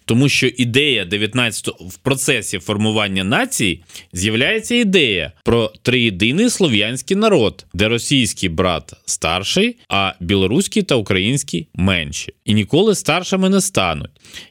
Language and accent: Ukrainian; Kyiv, Ukraine; born there; я народився в Києві, мої батьки, ну, у всякому разі, і зараз часом, ну, будемо говорити відверто, між собою говорить російською. Я закінчував школу з російською мовою викладань.